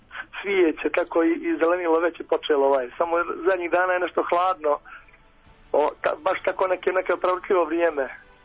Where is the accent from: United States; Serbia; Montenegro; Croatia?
Montenegro; Kolašin; Mada se ja sjevernjak, iz Kolašina sam inače